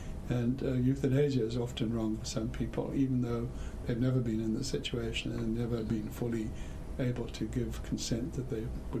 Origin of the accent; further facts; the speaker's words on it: South Africa; I grew up in South Africa, and they used to, at that time under apartheid South Africa, there was the death penalty.